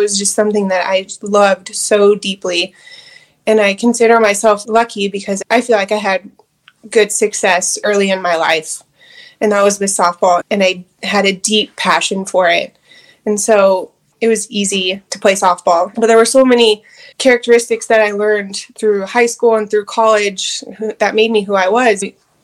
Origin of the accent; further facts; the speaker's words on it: Colorado, United States; Growing up in Colorado, it's like taboo if you're inside. We have great weather all year round.